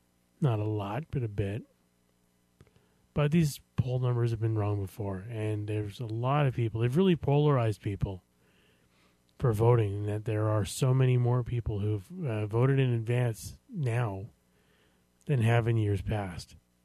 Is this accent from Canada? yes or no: yes; Canada; Now, granted, we're Canadian